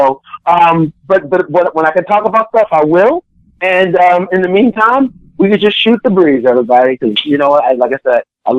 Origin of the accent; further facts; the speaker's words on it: Baltimore, Maryland, United States; Plus, hey, I'm from Baltimore, so it was like a free trip to see the family.